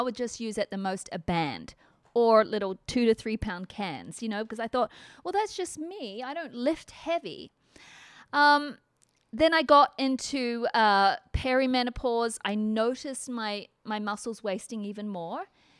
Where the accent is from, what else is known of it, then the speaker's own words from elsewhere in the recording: Australia; It was really sad when I was in school growing up in Australia